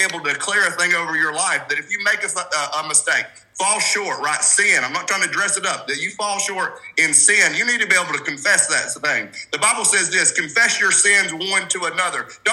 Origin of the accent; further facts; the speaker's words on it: the South, United States; and I grew up in the South, and we went to church and all these things.